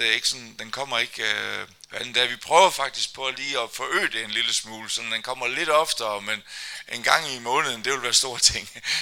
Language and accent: Danish; Jutland, Denmark; Vi er jo jyder.